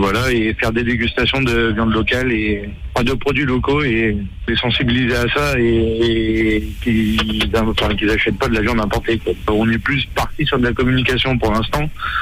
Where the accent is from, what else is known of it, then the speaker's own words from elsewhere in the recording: France; Nous, on produit de la viande de qualité chez nous en France